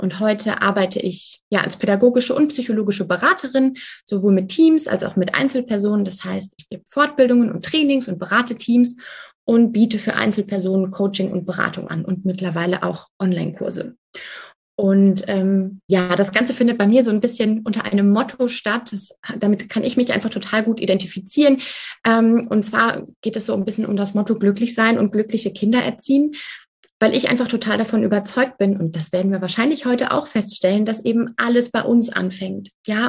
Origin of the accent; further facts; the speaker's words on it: Frankfurt, Hesse, Germany; ich bin keine Griechin, ich bin mit einem Griechen verheiratet. Ich bin 31 und ich komme aus Frankfurt am Main.